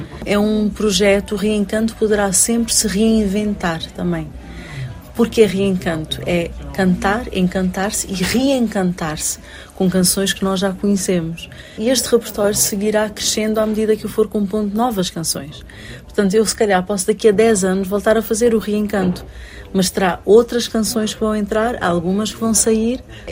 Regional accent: Cape Verde; Eu volto sempre para Cabo Verde. Vou para Cabo Verde. É família, é casa, é o mar. é o vento das ilhas. Eu vivi muito tempo fora, mas também vivi dentro. Nunca vivi um corte com Cabo Verde.

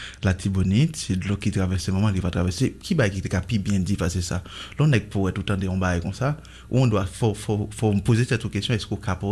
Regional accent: Haiti; Et ouais, langue créole là, c'est le qui beau sincérité là, en tant qu'haïtien.

